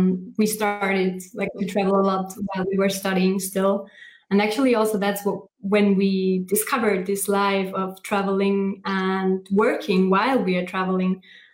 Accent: Austria; We're actually in Luxembourg right now, but as you know, we're originally from Austria.

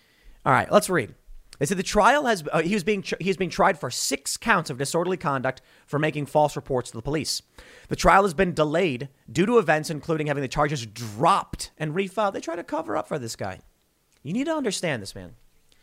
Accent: Chicago, Illinois, United States; So I'm from Chicago.

